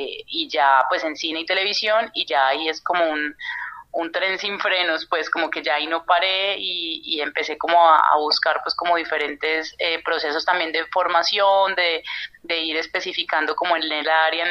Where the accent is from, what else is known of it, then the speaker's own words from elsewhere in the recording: Pereira, Risaralda, Colombia; Pereira, yo soy de Pereira, pues fue una ciudad con un alto índice de cineclubes, una ciudad como muy cineclubista.